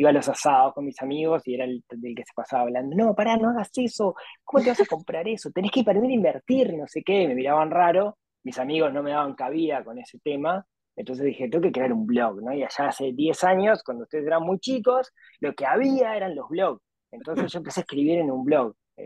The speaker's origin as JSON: {"language": "Spanish", "town": "Ciudad de la Costa", "region": "Canelones", "country": "Uruguay", "tie": "born or raised there", "said": "súper humilde, digamos, cuando era chico. Yo crecí en Shangri-La, en la ciudad de la costa, en Uruguay."}